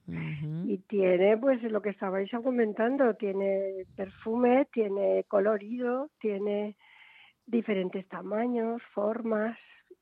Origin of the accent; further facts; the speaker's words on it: Valencia, Valencian Community, Spain; En un clima como como el meridional, yo soy de Valencia